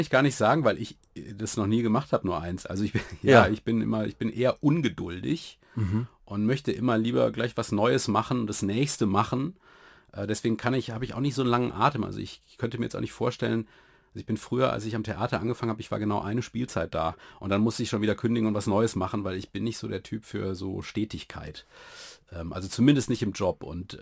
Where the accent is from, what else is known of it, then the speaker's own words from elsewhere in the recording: Freiburg, Baden-Württemberg, Germany; ich komme aus Freiburg, Jahrgang 75